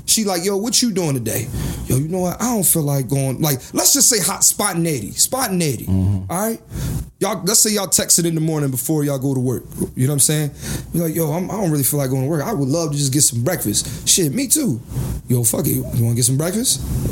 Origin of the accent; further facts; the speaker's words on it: Philadelphia, Pennsylvania, United States; If we're in Philadelphia, Pennsylvania, if we're in my hometown.